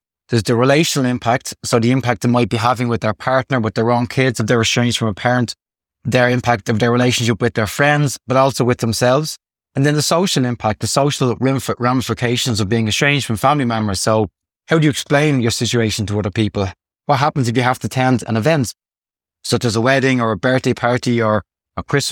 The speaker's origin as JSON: {"language": "English", "town": "Dublin", "region": "Leinster", "country": "Ireland", "said": "I am from Ireland, originally from Dublin, but I moved to the west of Ireland with my wife and kids a couple of years ago."}